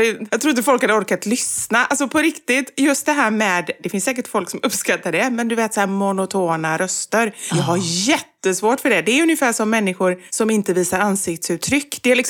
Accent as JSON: {"language": "Swedish", "town": "Gothenburg", "region": "Västra Götaland County", "country": "Sweden", "said": "Med tanke på att vi är göteborgare."}